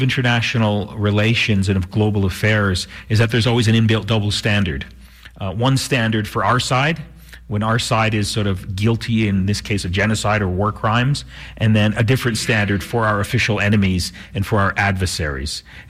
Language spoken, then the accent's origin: English; Canada; so I come from Canada, as you know